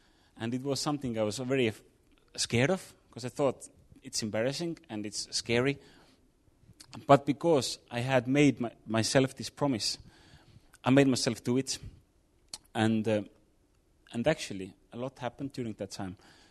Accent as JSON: {"language": "English", "country": "Estonia", "second_language": "English", "said": "I'm from Estonia. I came from Estonia, that's what I wanted to say."}